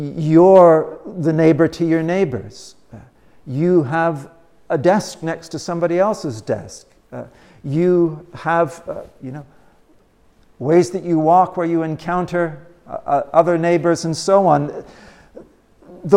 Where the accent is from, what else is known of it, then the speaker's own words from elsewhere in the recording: Canada; I'm not American, as you know, I'm Canadian, and Canadians wouldn't do this.